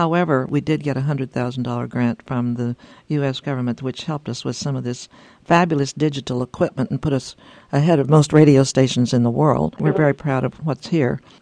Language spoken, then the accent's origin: English; Arkansas, United States; born there; I was born in Arkansas